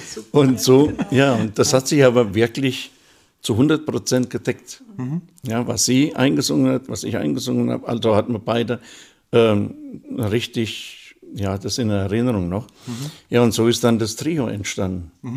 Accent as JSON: {"language": "German", "town": "Segenthau", "region": "Arad County", "country": "Romania", "tie": "born or raised there", "said": "Und das aus dieser Vorlage ist dann … eine Hommage an meinen Heimatort, den ich dann geschrieben habe."}